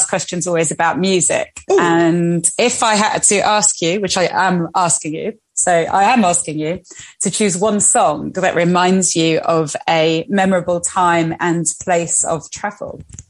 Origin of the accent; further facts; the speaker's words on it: Spain; also born or lived in England; I grew up in Spain and we moved there as children